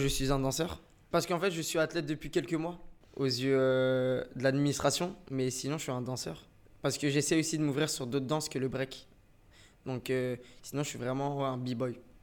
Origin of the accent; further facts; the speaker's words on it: Champigny-sur-Marne, Île-de-France, France; j'ai 24 ans. Je suis issu de Champigny-sur-Marne dans le 94.